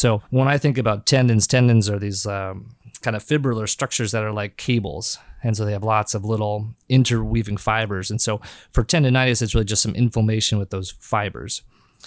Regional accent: Pacific Northwest, United States; and then they stayed there and had me and my sister and never left. So I grew up in the Northwest.

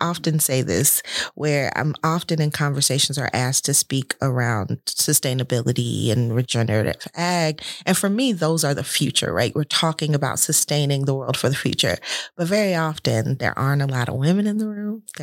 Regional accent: Alabama, United States; And I'm from Alabama. I'm a Black woman from Alabama. I know what people feel about agriculture.

